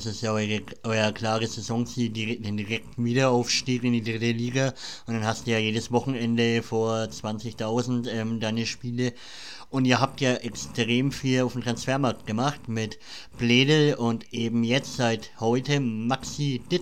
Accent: Bavaria, Germany; Ich glaube, so ist es bei uns Franken genauso. Kommst du einmal aus Franken, dann bist du Franke durch und durch und bist zufrieden, wo du herkommst.

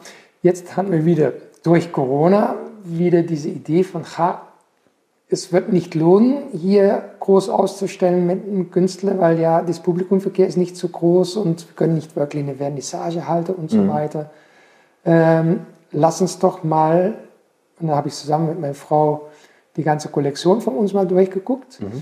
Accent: Flanders, Belgium; Ich bin in Belgien am Meer aufgewachsen und komme aus einer musikalischen Familie.

